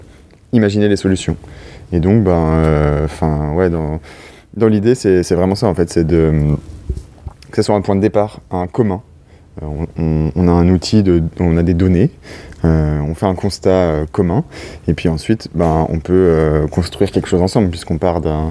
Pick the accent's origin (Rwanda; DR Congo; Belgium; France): France; Annecy, Auvergne-Rhône-Alpes; Moi, je viens de Annecy.